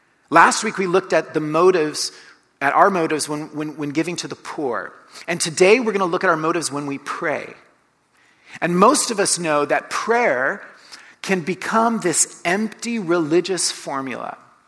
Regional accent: Colombia; I grew up in Colombia, and so I was like, oh, okay.

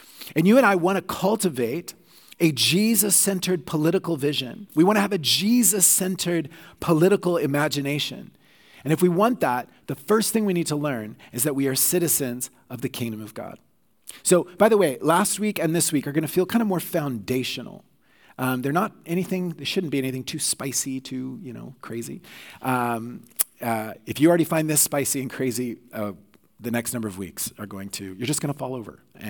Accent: Oklahoma, United States; also born or lived in Texas, United States; now in Canada; I've lived most of my life in Canada, but I was born in Texas, grew up in Oklahoma. I was part of a Southern Baptist church until I was 18.

